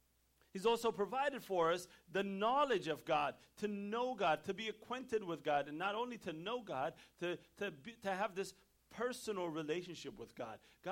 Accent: Ethiopia; when I was growing up in Ethiopia, and they gave us tests

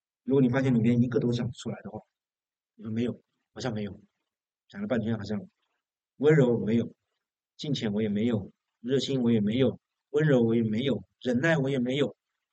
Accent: China; 这在我们中国人的文化里面是不太怎么说呢？不太合适的

